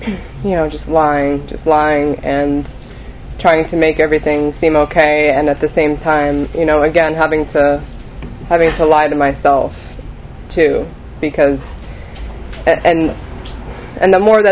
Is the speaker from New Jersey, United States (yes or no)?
yes; New Jersey, United States; moved away as an adult; now in Florida, United States; This is a little over 5 years ago, so I'm from New Jersey, by the way.